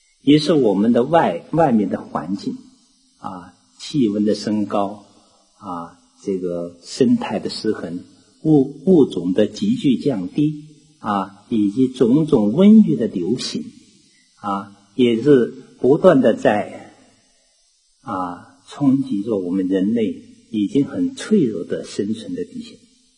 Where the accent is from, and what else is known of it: China